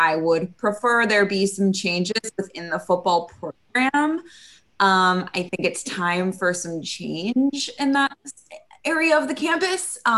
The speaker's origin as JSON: {"language": "English", "town": "St. Louis", "region": "Missouri", "country": "United States", "tie": "born or raised there", "also_born_or_lived": "Ann Arbor, United States", "said": "So I was born in Ann Arbor. Yes, I lived there for the first 4 years of my life. My dad was training in Ann Arbor at the University of Michigan. And then they moved back to St. Louis, where both of my parents were originally from. And I grew up and was raised in St. Louis"}